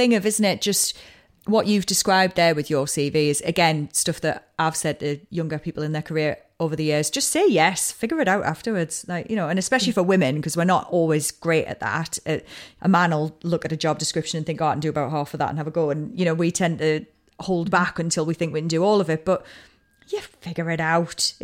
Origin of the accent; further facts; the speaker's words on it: United Kingdom; I think it's a dangerous combination between being a female and being British.